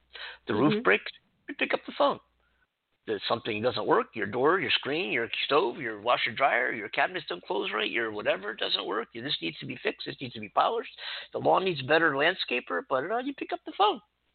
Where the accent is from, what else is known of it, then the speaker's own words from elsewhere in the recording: East Coast, United States; also born or lived in New York City; now in California, United States; I live in California. I came from the East Coast. I lived in New York City